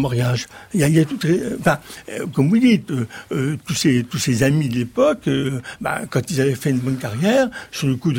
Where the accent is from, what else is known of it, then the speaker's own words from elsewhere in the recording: Grand Est, France; Moi, je ne suis pas du Midi. Je suis Lorrain, et chez nous, on cache nos sentiments.